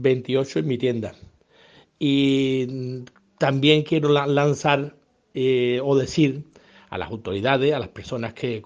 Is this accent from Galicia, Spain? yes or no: no; Andalusia, Spain; somos andaluces, somos exagerados